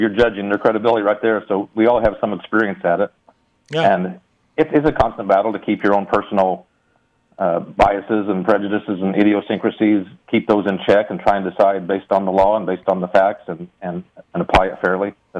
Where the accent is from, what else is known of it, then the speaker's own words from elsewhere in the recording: McLeansboro, Illinois, United States; For the most part, I grew up in McLeansboro on a small farm south of McLeansboro. We raised cattle and hogs and hay and corn and beans and wheat and just typical small farm, small tractors.